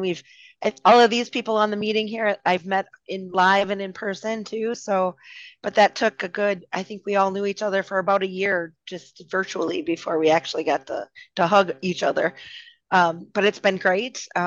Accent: Minnesota, United States; I'm from Minnesota.

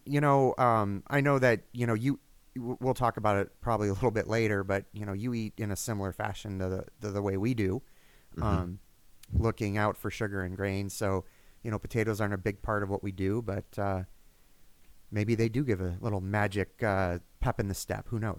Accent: Champaign, Illinois, United States; born, down in Champaign-Urbana.

